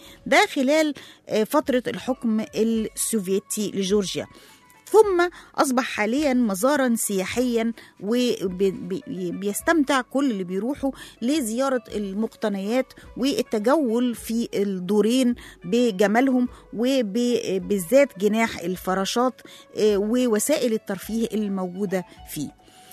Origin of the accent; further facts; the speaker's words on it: Egypt; وفكرني بالأسوار اللي موجودة حوالين قلعة صلاح الدين عندنا في مصر